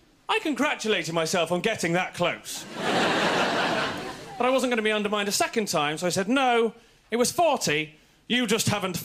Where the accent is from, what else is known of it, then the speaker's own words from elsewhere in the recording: East Midlands, United Kingdom; I grew up in Lincolnshire, the second largest county in the UK, and very few people know where it is.